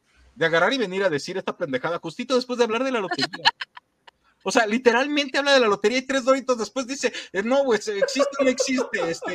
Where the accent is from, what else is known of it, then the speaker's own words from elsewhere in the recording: Mexico; Sí, para toda la gente de Latinoamérica, sepan que yo como mexicano puedo expresarme así